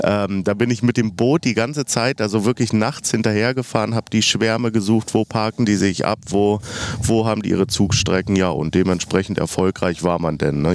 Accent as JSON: {"language": "German", "town": "Neubrandenburg", "region": "Mecklenburg-Vorpommern", "country": "Germany", "tie": "born there", "lives_now": "Berlin, Germany", "said": "also ursprünglich bin ich gebürtiger Mecklenburger tatsächlich. Ich bin in Neubrandenburg geboren und bin mit meinen Eltern irgendwann mal kurz vor die Grenze nach Berlin gezogen"}